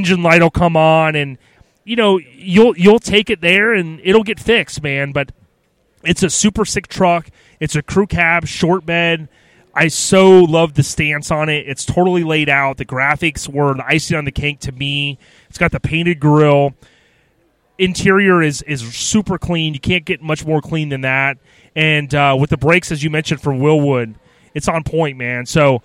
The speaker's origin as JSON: {"language": "English", "region": "Florida", "country": "United States", "said": "Now, I'm from Florida."}